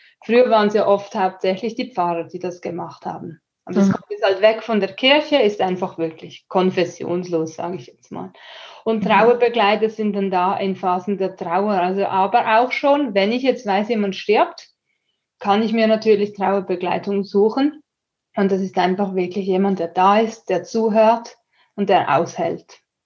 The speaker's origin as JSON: {"language": "German", "country": "Switzerland", "said": "Ich bin vorbelastet als Schweizerin."}